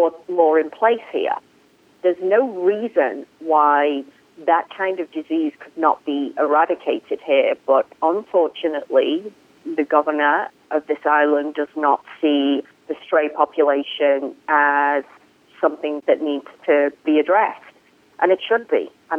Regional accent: United Kingdom; I mean, I come from the United Kingdom. We have not had a case of rabies in the United Kingdom for, I couldn't even tell you how many years.

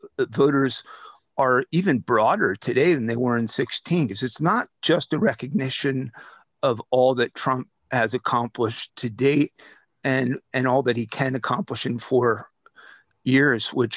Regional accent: Allentown, Pennsylvania, United States; He flies to my birth city, my hometown of Allentown, goes on and does a rally in Allentown

